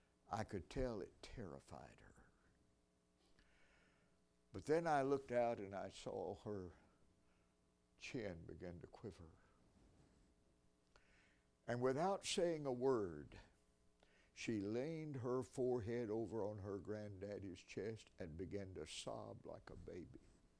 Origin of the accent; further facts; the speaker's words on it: Tennessee, United States; One of them was from my home state of Tennessee.